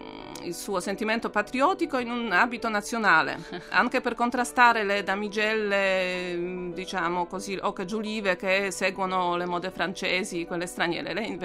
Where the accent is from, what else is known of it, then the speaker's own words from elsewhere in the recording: Kraków, Lesser Poland, Poland; Italian is a second language; ambientata proprio nella mia città natale, cioè Cracovia